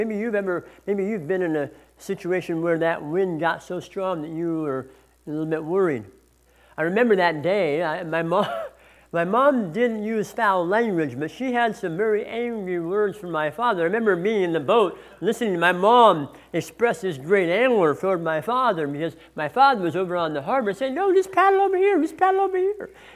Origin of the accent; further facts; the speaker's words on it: San Diego, California, United States; I think back to my years growing up in San Diego